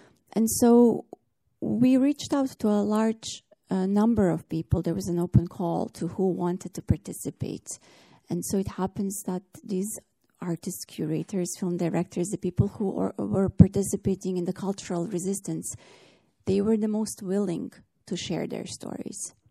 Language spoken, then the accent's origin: English; Bosnia & Herzegovina; We are from Bosnia and Herzegovina, and we are dealing with soundscapes of war.